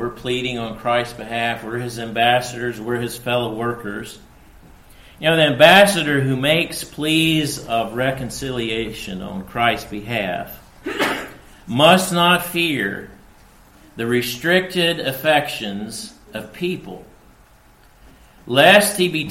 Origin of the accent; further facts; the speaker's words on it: United States; You know, my home country at the moment is approaching negotiations with North Korea. Now, what if our Secretary of State from America went to North Korea